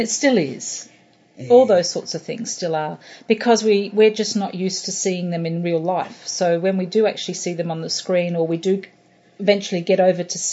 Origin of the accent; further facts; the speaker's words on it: Australia; And growing up, I guess, in Australia where we watched a lot of English shows